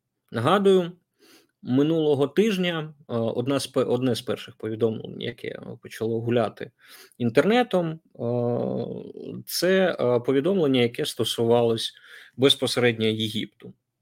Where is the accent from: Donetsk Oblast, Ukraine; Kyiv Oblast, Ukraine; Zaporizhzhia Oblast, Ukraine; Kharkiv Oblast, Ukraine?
Zaporizhzhia Oblast, Ukraine; все почнеться, судячи з усього, з моєї рідної Запорізької області.